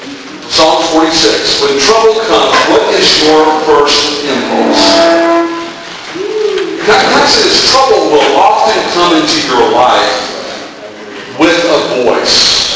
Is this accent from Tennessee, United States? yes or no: yes; Tennessee, United States; born there; I was born in East Tennessee, so I love most things Tennessee except football.